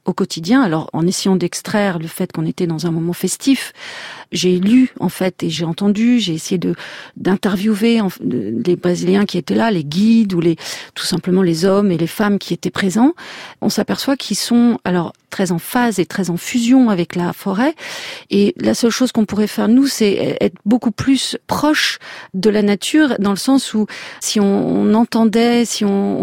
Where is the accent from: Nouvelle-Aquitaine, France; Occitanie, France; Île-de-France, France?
Île-de-France, France; Paris; born there; moi-même, je suis née à Paris de génération en génération depuis des lustres.